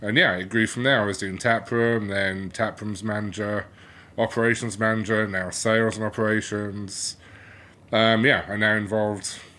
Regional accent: England, United Kingdom; moved away as an adult; So I moved here from England 5 years ago. All my background was in business and retail analytics.

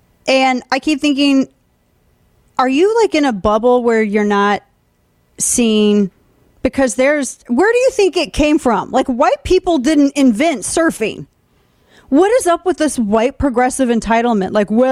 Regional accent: Missouri, United States; Hell, I am from Missouri and I know what this is.

